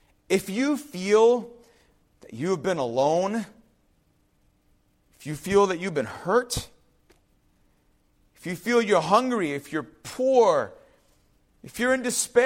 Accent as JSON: {"language": "English", "town": "Cleveland", "region": "Ohio", "country": "United States", "tie": "born there", "said": "I was born in Deaconess Hospital in Cleveland, Ohio, no longer there, a campus of a larger hospital now."}